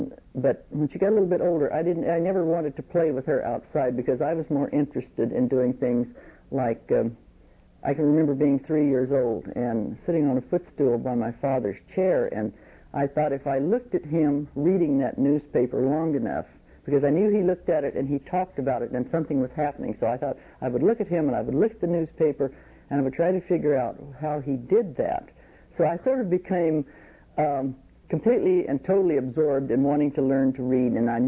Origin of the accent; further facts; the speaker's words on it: Gainesville, Texas, United States; born there; Oh, well, I was born in Gainesville, Texas on a farm.